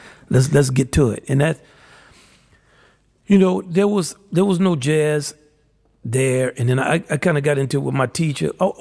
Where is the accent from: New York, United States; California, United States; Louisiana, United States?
Louisiana, United States; New Orleans; Culturally, I'm from New Orleans.